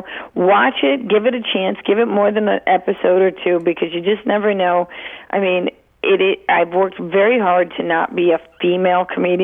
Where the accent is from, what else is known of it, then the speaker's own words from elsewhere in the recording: Cleveland, Ohio, United States; I know a lot of people that were unemployed because I grew up in Cleveland, right? And they closed a lot of stuff down and all the factories.